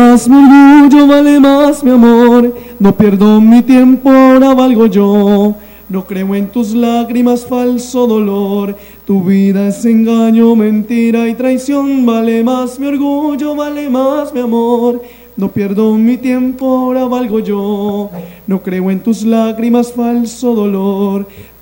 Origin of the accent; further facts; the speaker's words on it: Valle del Cauca, Colombia; por lo que soy del Valle.